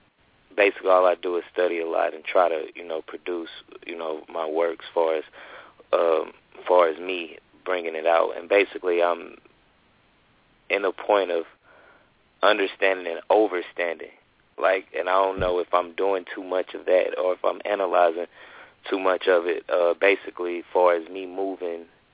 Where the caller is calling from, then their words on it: Tennessee, United States; I'm calling from Tennessee.